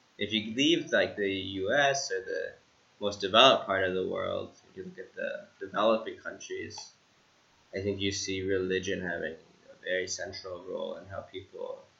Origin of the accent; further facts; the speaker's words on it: Ithaca, New York, United States; I go back to my hometown where I grew up, right? So from 0 to 18 years. I was in Ithaca. And my house is gone, right?